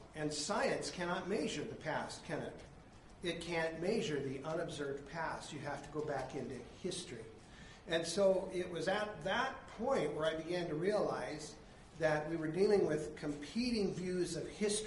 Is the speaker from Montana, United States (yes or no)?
yes; Montana, United States; And I grew up in Montana near the Bighorn River and Littlehorn River, and used to ride my bike out after school and on weekends